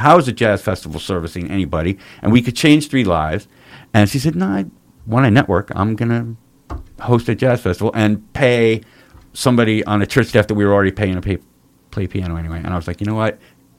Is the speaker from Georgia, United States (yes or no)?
no; Rhinebeck, New York, United States; I grew up in Rhinebeck.